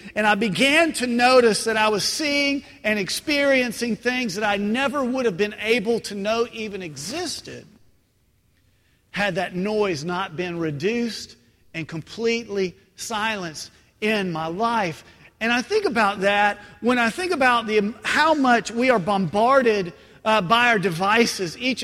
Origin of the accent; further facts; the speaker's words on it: Nashville, Tennessee, United States; I grew up in Nashville, Tennessee, and if you know anything about Nashville, you know Nashville is completely full of music.